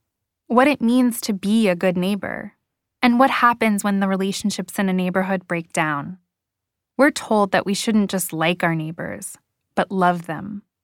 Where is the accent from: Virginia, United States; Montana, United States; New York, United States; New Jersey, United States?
New York, United States; than I do by the liberal Jews I grew up with on the Upper West Side.